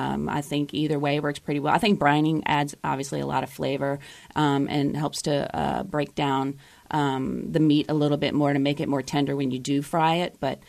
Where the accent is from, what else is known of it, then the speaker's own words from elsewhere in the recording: Richmond, Virginia, United States; I'm originally from West Virginia, yes. So, but I grew up in Richmond for the most part.